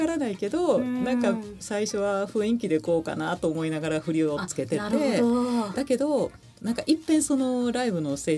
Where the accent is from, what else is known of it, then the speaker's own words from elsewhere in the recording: Nara, Japan; now in Tokyo, Japan; もともとは俳優になりたかった、なりたくて、はいはいはい、奈良から上京してきたっていうのがあるんですけど